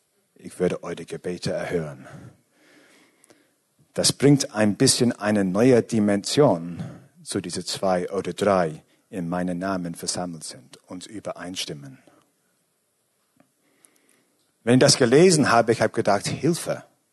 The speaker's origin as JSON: {"language": "German", "region": "England", "country": "United Kingdom", "second_language": "German", "moved": "yes", "lives_now": "Austria", "said": "Ich bin Engländer, ja. Für die, die mich nicht kennen. Bin schon länger da, aber ich bin noch immer Engländer."}